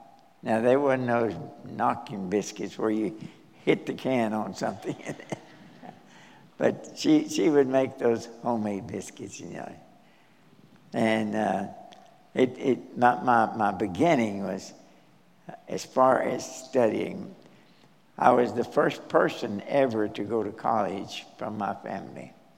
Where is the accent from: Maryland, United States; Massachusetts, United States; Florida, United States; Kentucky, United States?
Kentucky, United States; Nortonville; I was born and reared in Western Kentucky, a little town called Nortonville.